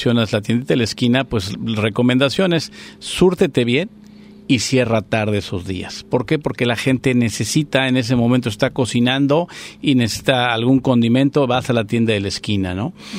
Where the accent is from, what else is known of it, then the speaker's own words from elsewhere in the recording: Mexico; como buenas familias mexicanas